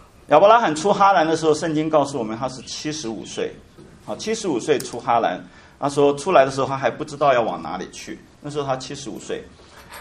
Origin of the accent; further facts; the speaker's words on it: China; 我相信我们中国人讲哈